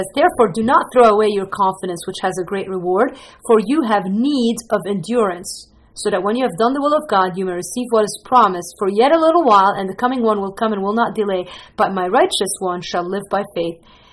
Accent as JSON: {"language": "English", "country": "Lebanon", "also_born_or_lived": "Green Bay, United States", "second_language": "English", "moved": "yes", "lives_now": "Chicago, United States", "said": "my country of origin, but it is Lebanese. I'm from Lebanon, and moved to Green Bay, Wisconsin, which pretty much kind of messes me up completely, and now live in Chicago"}